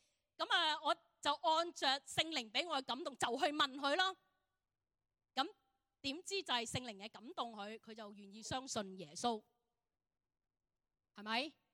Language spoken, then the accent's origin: Chinese; Hong Kong; 我们香港人什么都要快的